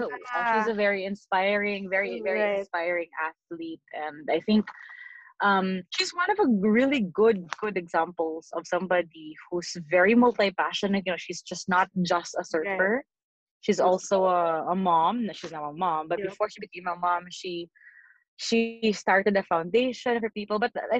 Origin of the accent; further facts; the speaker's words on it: Davao City, Davao Region, Philippines; also born or lived in Bicol; I was born in Bicol, but I grew up and I currently live in Mindanao. So I used to be from Davao City. I still am a Davaoeni at heart. But, you know, again, I wear many hats. I have many roots. But part of them is really in Davao.